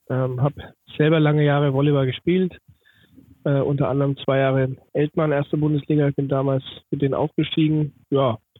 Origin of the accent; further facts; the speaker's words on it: Schwabach, Bavaria, Germany; born there; Nein, geboren bin ich in Schwabach bei Mittelfranken